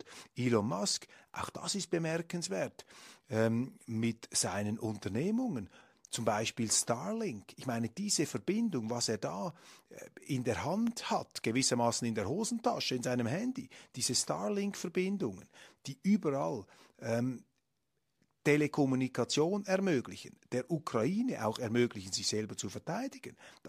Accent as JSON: {"language": "German", "country": "Switzerland", "said": "Das fordert die Welt und da läuft es mir also als Schweizer durchaus kalt den Rücken hinunter."}